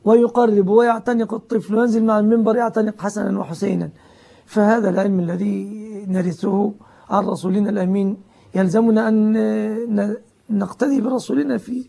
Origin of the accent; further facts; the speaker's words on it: Egypt; also born or lived in Yemen; اسمه كبيس عندنا في مصر